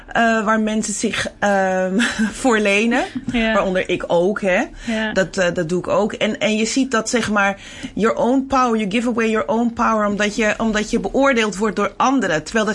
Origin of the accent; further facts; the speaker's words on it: Amsterdam, North Holland, Netherlands; zie je gewoon dat ik door Zuidoost loop op de plek waar ik vandaan kom.